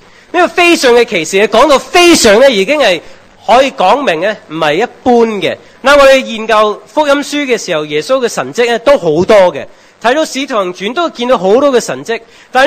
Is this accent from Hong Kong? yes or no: no; United States; 我系西人啊，我系美国人，但系我都传唔到英文字嘅啊！